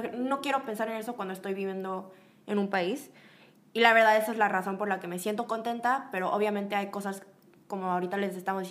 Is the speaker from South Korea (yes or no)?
yes; South Korea; Creo que es más conveniente solo porque sí somos coreanos.